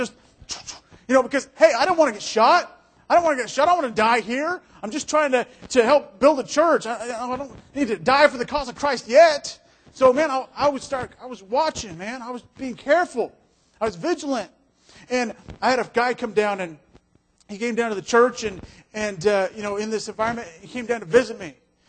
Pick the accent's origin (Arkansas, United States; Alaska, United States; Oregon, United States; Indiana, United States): Alaska, United States; I'm from Alaska, you know, and everyone has guns, but no one uses on each other.